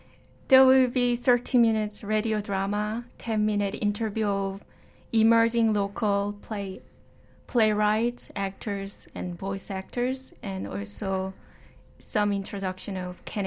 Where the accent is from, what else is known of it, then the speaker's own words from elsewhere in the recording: Jeju, South Korea; I'm writing a column about my hometown culture, Jeju Island in Korea.